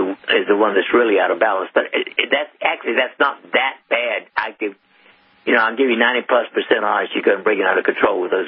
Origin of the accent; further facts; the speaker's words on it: Columbia, South Carolina, United States; born there; Okay. Well, you know, I was born in Columbia, so that's, I know South Carolina.